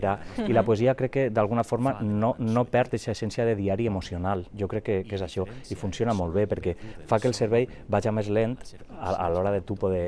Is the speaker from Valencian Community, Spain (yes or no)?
yes; Alicante, Valencian Community, Spain; també vaig sentir tremendament orgullós quan vaig representar Alacant a la meva terreta, no?